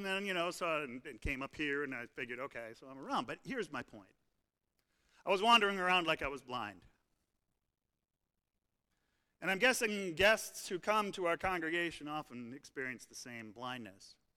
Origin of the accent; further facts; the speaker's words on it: Philadelphia, Pennsylvania, United States; You know, I come from Philadelphia. I lived in Philadelphia for 18 years, taught at the Lutheran Seminary, still do.